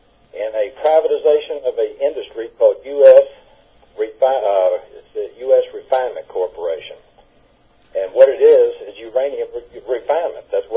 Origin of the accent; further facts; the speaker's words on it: Little Rock, Arkansas, United States; I'm from Little Rock, Arkansas, remember?